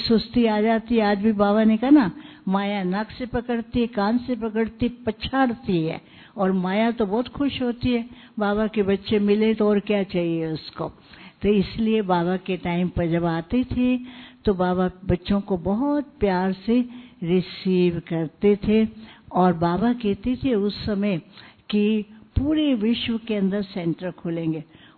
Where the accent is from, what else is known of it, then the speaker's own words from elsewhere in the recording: Karnal, Haryana, India; हमें याद आता है हम करनाल से हैं, करनाल में थे